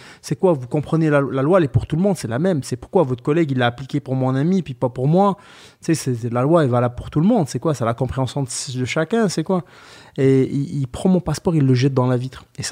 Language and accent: French; France; moved away as an adult; je me présente, bonjour, nanana, je voudrais faire, nanana, je viens de France.